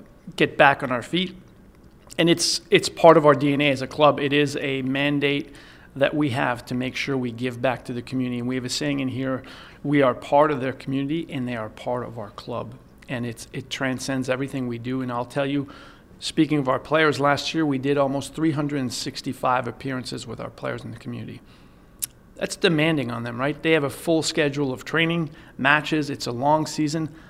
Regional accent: Montreal, Quebec, Canada; You can't, you know, in Montreal, we still had the Wide World of Sports on ABC, so you couldn't miss him.

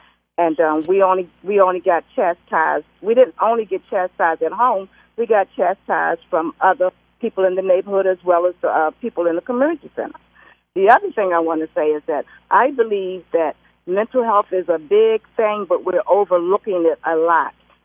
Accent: Baltimore, Maryland, United States; I grew up in East Baltimore, in Baltimore City, and we had recreation centers.

